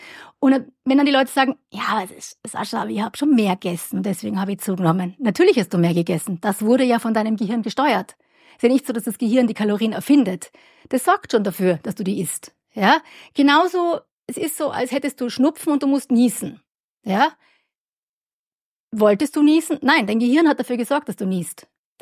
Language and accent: German; Kitzbühel, Tyrol, Austria; ich bin ja aus Tirol. Also aus Kitzbühel und da gibt es ein berühmtes Skirennen.